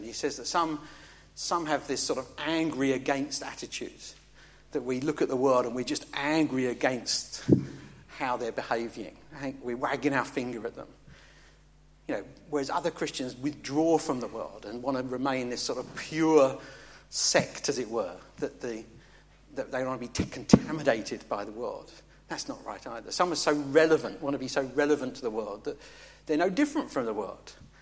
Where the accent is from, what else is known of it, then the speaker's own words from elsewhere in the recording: England, United Kingdom; I'm an Englishman. and we speak proper.